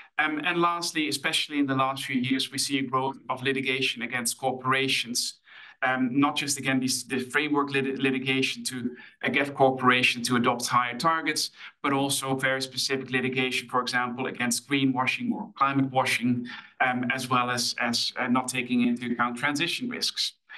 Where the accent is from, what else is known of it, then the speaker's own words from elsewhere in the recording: Netherlands; English is a second language; you already see some indications from my home country here, and you'll probably know about them as well. In the Netherlands